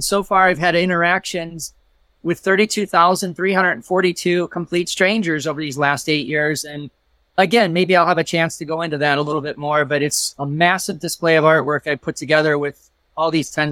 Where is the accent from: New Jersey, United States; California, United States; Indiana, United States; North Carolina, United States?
Indiana, United States; Gary; now in Phoenix, United States; I was born in Gary, Indiana, just outside of Chicago, the steel mill communities there, raised with four siblings. And I moved here 19 years ago to Phoenix, and that's where I currently live.